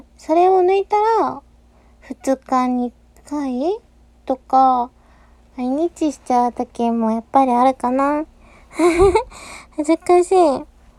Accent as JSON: {"language": "Japanese", "town": "Yokohama", "region": "Kanagawa", "country": "Japan", "tie": "born or raised there", "said": "生まれた場所、出身地は、横浜ですね。神奈川県横浜市で生まれ育ちました。"}